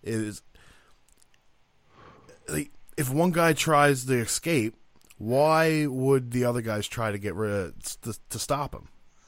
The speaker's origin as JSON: {"language": "English", "region": "Newfoundland and Labrador", "country": "Canada", "accent": "Newfie", "first_language": "Newfie", "said": "Yeah, no, Newfie is my first language."}